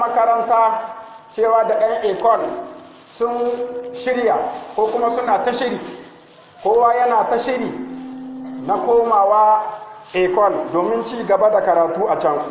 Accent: Niger; اللهم احفظ بلادنا النيجر واجعله آمنا مطمئنا سخاء رخاء وسائر بلاد المسلمين

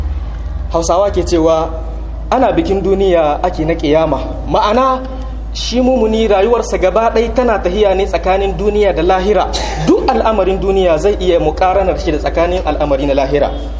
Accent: Niamey, Niger; في مدينتنا نيامي، وفي بلدنا النيجر، وفي قارتنا أفريقيا

